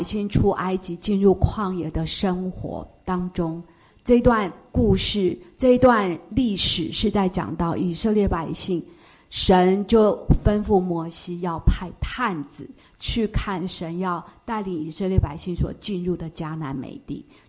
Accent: California, United States; 弟兄姐妹平安，我来自加州

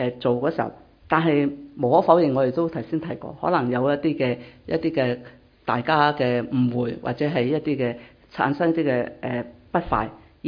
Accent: Hong Kong; moved away; 我們都是剛剛從香港來嘛，都是新移民嘛

